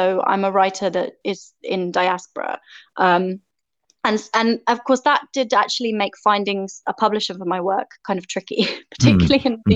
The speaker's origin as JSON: {"language": "English", "country": "Peru", "tie": "born or raised there", "also_born_or_lived": "United Kingdom", "said": "growing up in Peru, I was always the English girl, and in Britain I was always the Peruvian girl."}